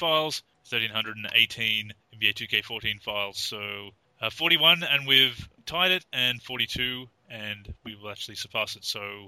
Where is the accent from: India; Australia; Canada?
Australia; Why am I making fun of Canadians? I'm Australian.